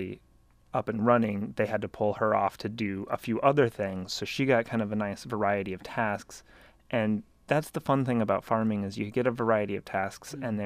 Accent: Medford, Oregon, United States; also born or lived in Indiana / Ashland; I was born in Indiana, but I grew up in Southern Oregon in Medford and Ashland

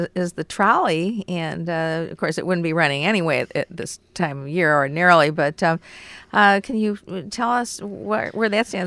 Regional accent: Chicago, Illinois, United States; I'm so mad about that as a Chicagoan.

